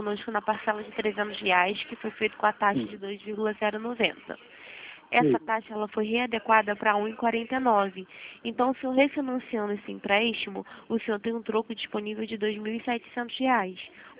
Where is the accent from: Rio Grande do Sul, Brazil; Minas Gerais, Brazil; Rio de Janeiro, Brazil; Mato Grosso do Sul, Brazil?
Rio de Janeiro, Brazil; Nova Iguaçu; Eu sou de Nova Iguaçu.